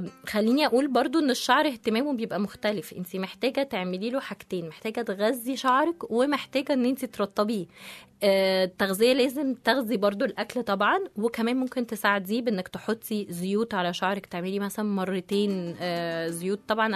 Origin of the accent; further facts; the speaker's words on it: Egypt; احنا كمصريين احنا وي نيد ذس